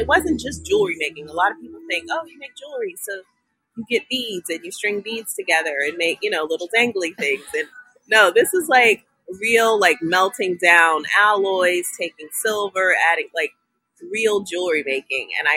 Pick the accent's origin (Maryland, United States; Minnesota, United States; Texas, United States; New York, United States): New York, United States; New York City; now in Los Angeles, United States; I'm from New York City. And New York is completely different than when I grew up there.